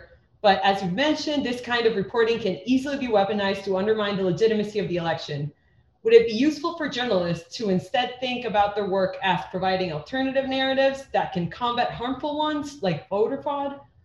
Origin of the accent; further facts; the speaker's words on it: El Salvador; I am from El Salvador